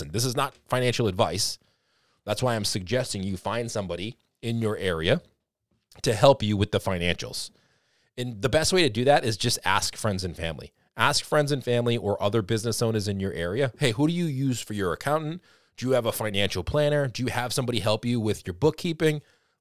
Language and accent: English; Boston, Massachusetts, United States; I know I talk a little fast. I'm from Boston, so you know, you got to talk a little fast on this podcast here.